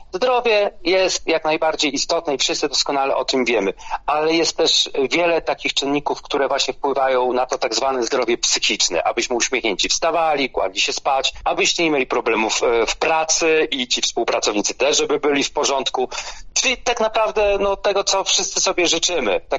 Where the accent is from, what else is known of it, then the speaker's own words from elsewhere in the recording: Ostrołęka, Masovian Voivodeship, Poland; Jest to Olsztyn, Gdańsk, jestem z Ostrołęki.